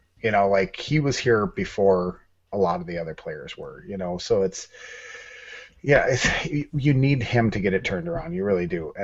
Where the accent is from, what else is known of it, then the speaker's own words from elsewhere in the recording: Wisconsin, United States; I'm from Wisconsin